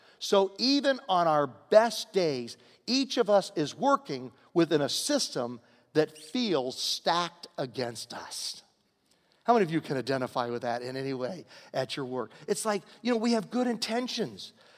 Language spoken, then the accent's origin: English; Virginia, United States; Growing up in Virginia, we had a peanut farm.